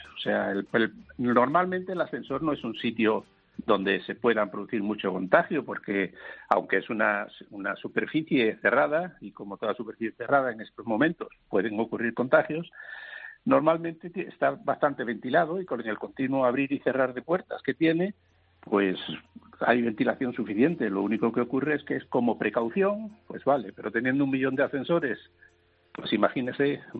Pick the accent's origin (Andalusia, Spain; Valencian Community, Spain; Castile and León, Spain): Andalusia, Spain; San Fernando; born there; Mi familia vivía, y yo nací en San Fernando, en Cádiz.